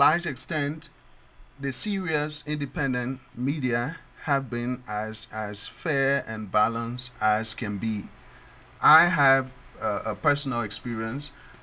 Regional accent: Liberia; Thirdly, I'm a nationalist. I'm from a country. I'm from Liberia.

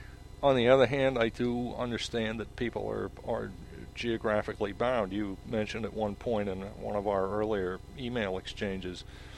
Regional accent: New Mexico, United States; I'm actually from New Mexico, so I take kind of a dim view of Texas.

